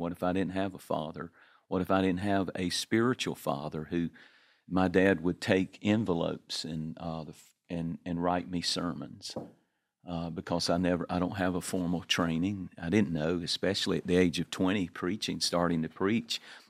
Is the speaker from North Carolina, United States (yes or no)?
yes; North Carolina, United States; I was from North Carolina, from Eastern North Carolina.